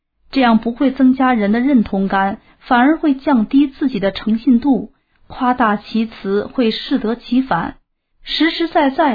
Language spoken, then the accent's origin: Chinese; Northeast China, China; 寒暄口头禅，我们东北人都比较豪爽，所以说话都比较大气